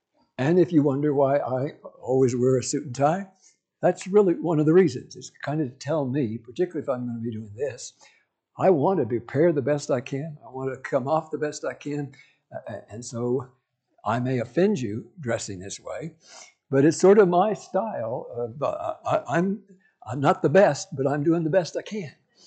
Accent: Kansas, United States; I grew up in Kansas, and Kansas back then thought Californians were of the devil because they did mixed swimming.

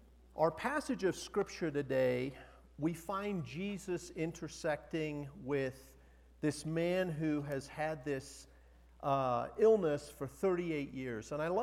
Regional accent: South Africa; when I was a kid growing up in Africa, flew back to England to go to boarding school. So I was flying home from boarding school to South Africa from London.

